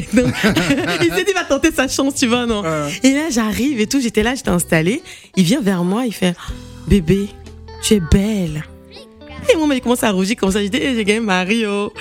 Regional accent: Rennes, Brittany, France; also born or lived in Côte d'Ivoire; Oula, je suis née en Côte d'Ivoire. Mais je suis venue, j'ai grandi en Bretagne, j'ai grandi à Rennes.

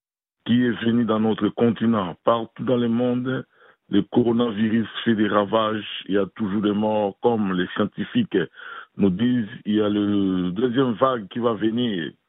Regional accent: DR Congo; Nous disons précisément chez nous, à la République démocratique du Congo

